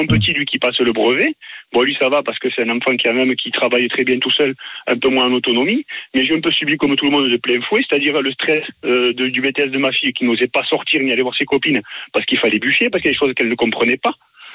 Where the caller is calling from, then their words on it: Provence-Alpes-Côte d'Azur, France; J'appelle du Var, mais je suis originaire de Saint-Martin.